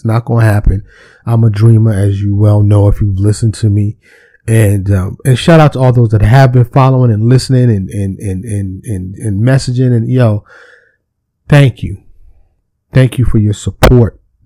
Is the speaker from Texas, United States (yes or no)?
no; New York City, New York, United States; Now, keep in mind, I grew up in New York City.